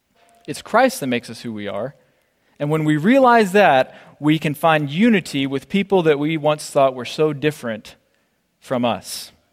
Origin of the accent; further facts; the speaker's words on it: Clinton, Mississippi, United States; also born or lived in Jackson; It's in Jackson, Mississippi, my hometown, or Clinton, Mississippi, actually. I live in Jackson.